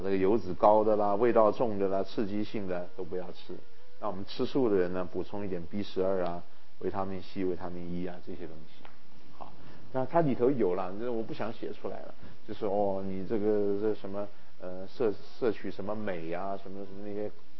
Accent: China; 还有我们中国人的养生之道不错，泡脚。

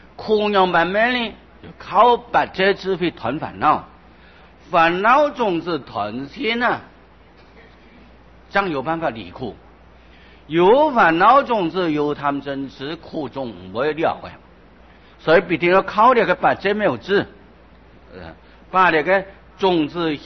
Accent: China; 而我们中国人一向就是喜欢长命富贵而修长寿

